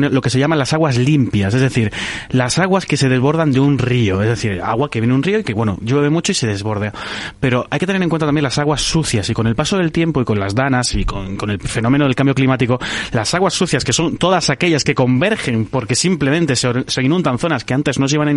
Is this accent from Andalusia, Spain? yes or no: yes; Granada, Andalusia, Spain; en Granada, sin ir más lejos, que yo hablo siempre de mi tierra porque es lo que más he trabajado